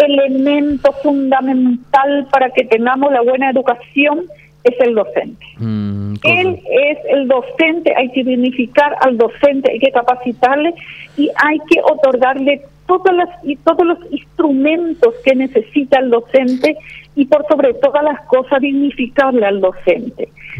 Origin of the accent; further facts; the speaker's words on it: Villeta, Central, Paraguay; Yo soy de Guazúcora, de una compañía de Villeta, del distrito de Villeta, y yo me fui a enseñar en mi propia escuela donde yo terminé mi sexto grado.